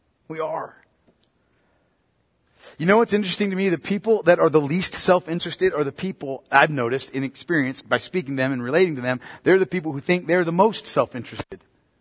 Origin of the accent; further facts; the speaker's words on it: United States; I'm an American sinner to boot. No, really, listen to me. I'm an American sinner.